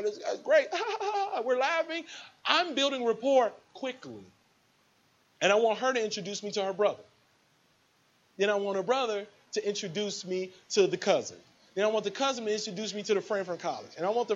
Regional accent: Chicago, Illinois, United States; I'm from Chicago.

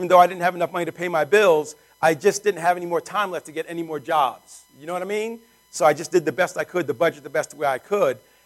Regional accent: Brooklyn, New York, United States; also born or lived in Queens; now in Long Island, United States; I was born in Brooklyn, pretty much raised there, and then lived in Queens. Now I live on Long Island.

